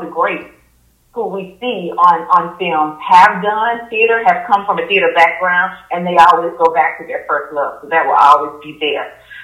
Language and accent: English; Jacksonville, Florida, United States; moved away as an adult; now in Atlanta, United States; I am originally from Jacksonville, Florida. Moved here in 2011.